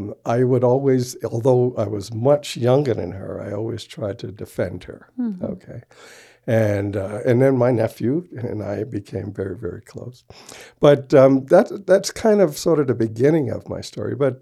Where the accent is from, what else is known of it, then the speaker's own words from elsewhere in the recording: New York, United States; Well, I'm originally from New York, and I, you know, don't have a problem saying the ghettos of New York